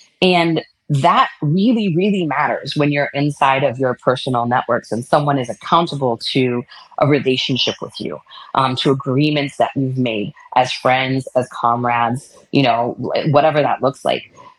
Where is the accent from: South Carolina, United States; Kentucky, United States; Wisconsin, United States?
Wisconsin, United States; Milwaukee; it's like I'm from Milwaukee and from the city, you know, people there play a lot of basketball.